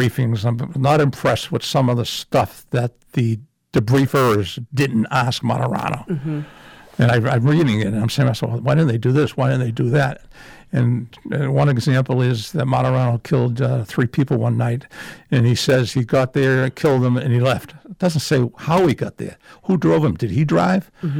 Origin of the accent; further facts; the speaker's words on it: Dorchester, Massachusetts, United States; But I understood her. She was a Dorchester gal, you know. I'm from Dorchester.